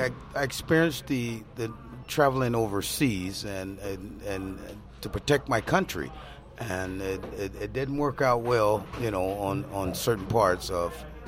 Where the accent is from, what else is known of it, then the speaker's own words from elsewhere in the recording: Waterloo, Iowa, United States; I'm originally from Waterloo, Iowa. I started in Waterloo.